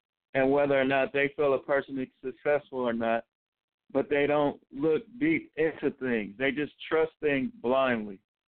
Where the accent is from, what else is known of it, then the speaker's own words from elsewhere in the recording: Milwaukee, Wisconsin, United States; For those of you that didn't know, I am from Milwaukee, Wisconsin.